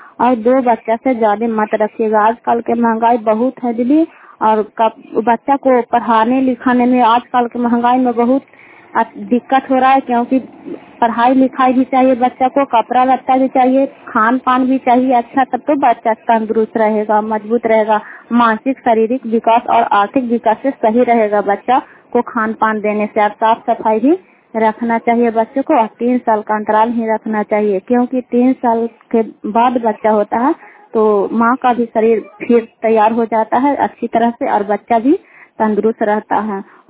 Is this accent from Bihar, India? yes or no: yes; Kukahariya, Bihar, India; कुकहरिया के रहने वाले हैं, रुफाई पंचायत चंडी प्रखंड नालंदा जिला के।